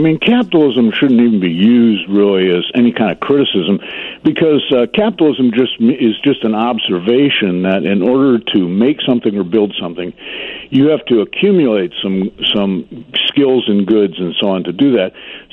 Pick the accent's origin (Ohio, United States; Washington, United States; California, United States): Ohio, United States; Toledo; I grew up in Toledo, Ohio, and I grew up, you know, in a city neighborhood.